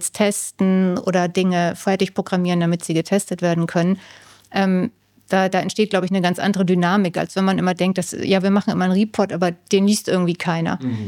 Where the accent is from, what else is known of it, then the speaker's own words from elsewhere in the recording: Northern Germany, Germany; gerade die Norddeutschen, ich bin ja Norddeutsche